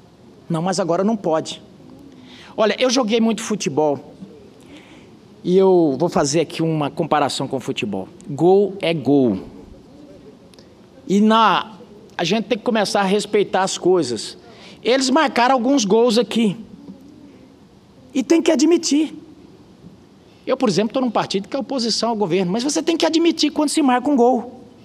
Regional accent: Caicó, Rio Grande do Norte, Brazil; now in Mato Grosso, Brazil; eu vim lá do sertão de Caicó fugindo da fome para o Mato Grosso.

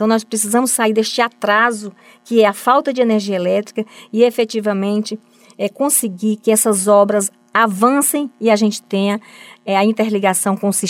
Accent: Ceará, Brazil; now in Roraima, Brazil; Eu sou cearense, mas já moro em Roraima há 30 anos

